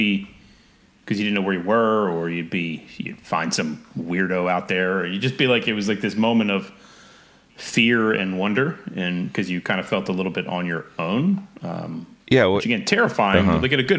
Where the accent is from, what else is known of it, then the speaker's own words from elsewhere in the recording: Pennsylvania, United States; Philly suburbs. So it's pretty wild. Trees and I grew up on a farm. So we had 16 acres